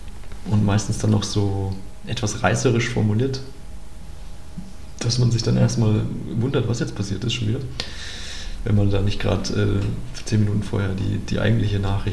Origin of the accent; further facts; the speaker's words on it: Bavaria, Germany; Ich komme ja auch aus Nordbayern.